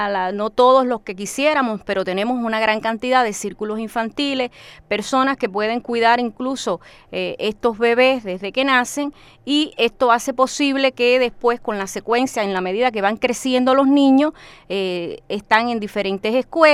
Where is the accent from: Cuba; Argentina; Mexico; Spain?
Cuba; puedo decir que soy una cubana nacida y criada bajo las criminales acciones del gobierno terrorista de Estados Unidos